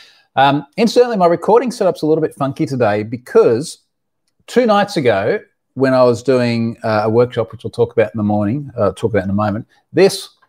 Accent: Queensland, Australia; Queensland, my home state, I did actually take a look at this a little bit earlier on.

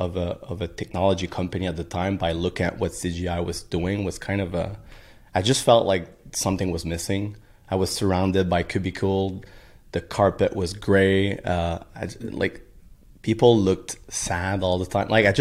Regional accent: Saint-Lazare, Quebec, Canada; I'm from west of Montreal in a small city called Saint-Lazare. So living in the forest, pretty much in the middle of nowhere, and grew up in a very regular family.

